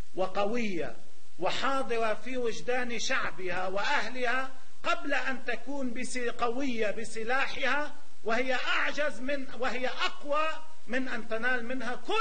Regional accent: Lebanon; ما نحن كلياتنا لبنانيين وشعب لبناني

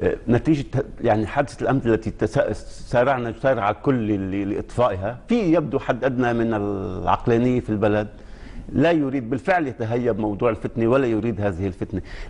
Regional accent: Lebanon; نلتقي كلبنانيين جميعا

